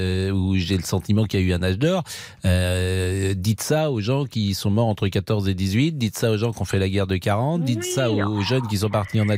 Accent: France; Pourquoi, lorsqu'on est Français, on se sent peut-être plus proche de l'Italie que de l'Espagne ?

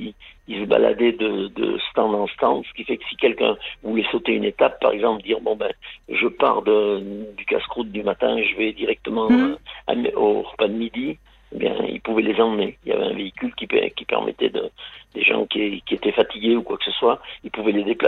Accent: Auvergne-Rhône-Alpes, France; Il est dans le Puy-de-Dôme.

